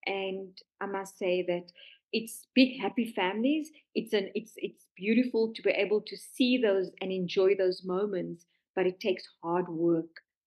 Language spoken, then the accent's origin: English; South Africa; I am from South Africa